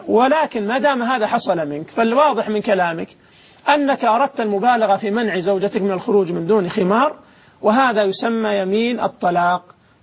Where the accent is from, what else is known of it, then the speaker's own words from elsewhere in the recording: Saudi Arabia; يا أخي عندنا في السعودية أكثر من 1,300,000 عانس